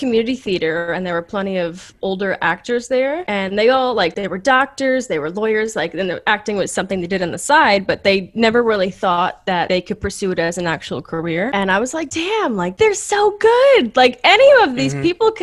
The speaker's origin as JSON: {"language": "English", "region": "New York", "country": "United States", "said": "I'm from Long Island, New York, and I've lived in New York. I've lived all over New York, but I've lived here my entire life, pretty much."}